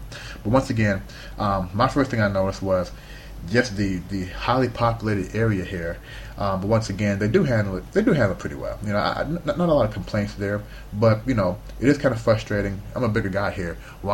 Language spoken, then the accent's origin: English; United States; now in China; I grew up in the West, man. I grew up in the U.S. Of course, growing up in the U.S., we feel everyone in the world either speaks English or, damn it, they should speak English, you know?